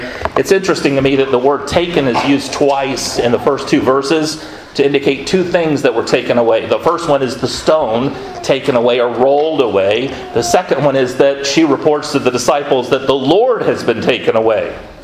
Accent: Florida, United States; an old family friend from my hometown in North Florida, 750 miles away

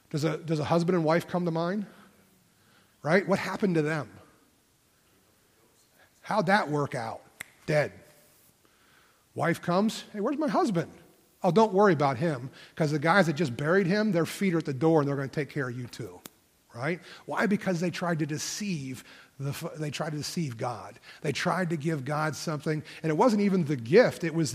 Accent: Harrisburg, Pennsylvania, United States; I remember our church back when that I grew up in Harrisburg, we were remodeling a office

